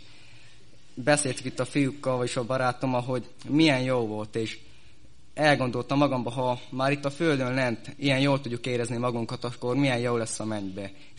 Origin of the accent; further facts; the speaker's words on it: Gálospetri, Szabolcs-Szatmár-Bereg, Hungary; Én Gálos Petriből jöttem … 18 évesok